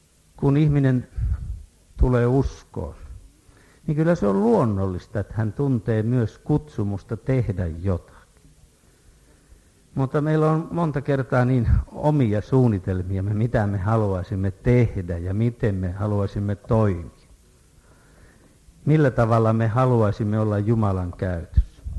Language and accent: Finnish; Kerava, Uusimaa, Finland; Minustakin on jopa helpompaa tulla Keravalle, vaikka olen täältä kotoisin ja lähtöisin